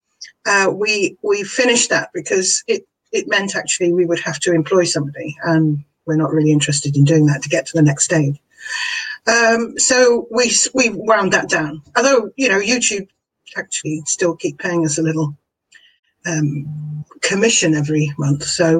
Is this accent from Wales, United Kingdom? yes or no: no; Brighton, South East England, United Kingdom; I'm a citizen from Brighton.